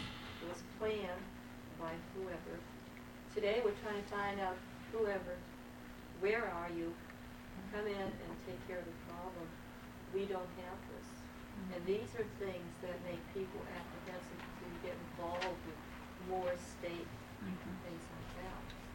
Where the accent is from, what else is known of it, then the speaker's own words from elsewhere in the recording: Fort Yukon, Alaska, United States; Fort Yukon.